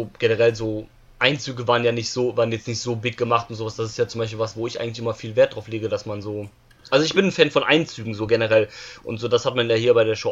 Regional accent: Cologne, North Rhine-Westphalia, Germany; wenn es türkisch wäre, hätte ich wahrscheinlich als Kölner auch ein bisschen noch was verstanden.

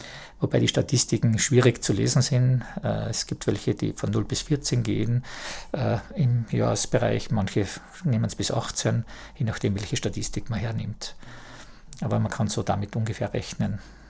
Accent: Tyrol, Austria; bei uns in Tirol

